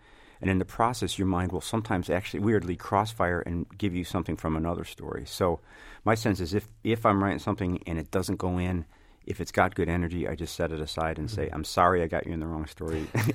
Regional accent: Illinois, United States; growing up outside of Chicago, knowing that all the stuff was going on just a few miles away, was very kind of politicizing.

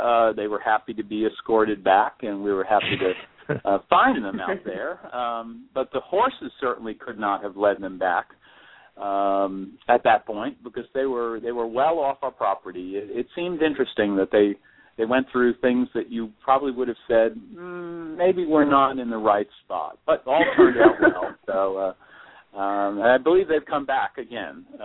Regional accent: New York City, New York, United States; since I'm from New York City, we do get a bunch of guests from there.

